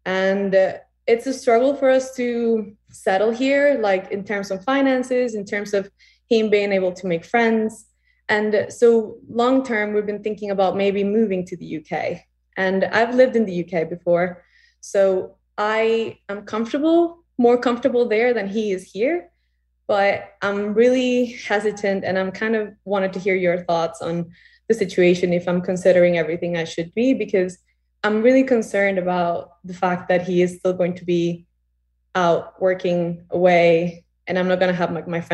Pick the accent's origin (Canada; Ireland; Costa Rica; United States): Costa Rica; we live in Costa Rica. So, and I'm from Costa Rica. So I have like my friends and my family here when he's away.